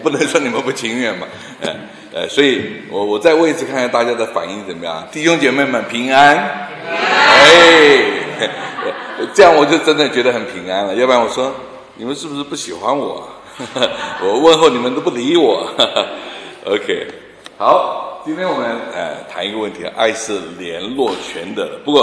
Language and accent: Chinese; Taiwan; born there; 我是浙江人，可是我在台湾出生。